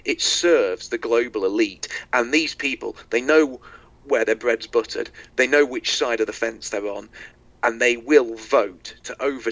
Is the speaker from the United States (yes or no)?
no; United Kingdom; because obviously I'm from Britain.